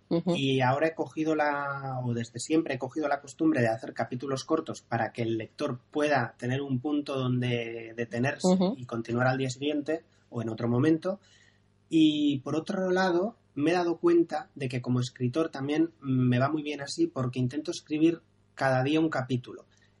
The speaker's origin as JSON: {"language": "Spanish", "town": "San Sebastián", "region": "Basque Country", "country": "Spain", "said": "He dicho que soy de Donosti, que paseo por La Concha"}